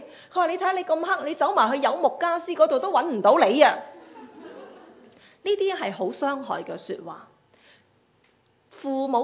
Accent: Guangdong, China; 我哋广东人好喜欢叫人死的

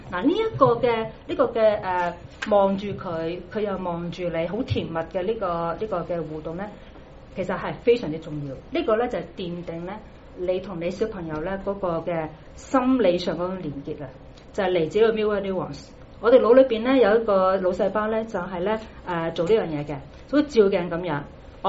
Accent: Guangdong, China; 我哋廣東人話咧，你趌下條尾都知道你想做乜嘢。

